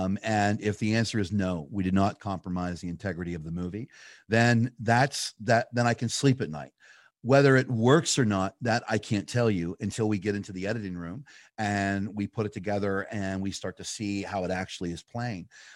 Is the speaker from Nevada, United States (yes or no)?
no; Pittsburgh, Pennsylvania, United States; I'm originally from Pittsburgh. So I have to make a zombie movie in order for me to keep my my Pittsburgh street cred.